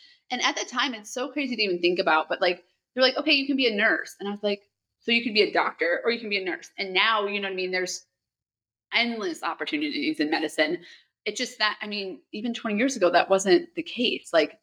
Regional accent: Ohio, United States; Yes, I was born and raised in Ohio, Northwest Ohio. I grew up on a farm up.

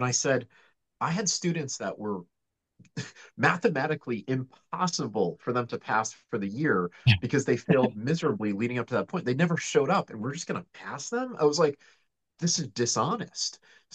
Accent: New England, United States; I guess starting from the very beginning, I grew up in New England, had an amazing family life, the youngest of three kids.

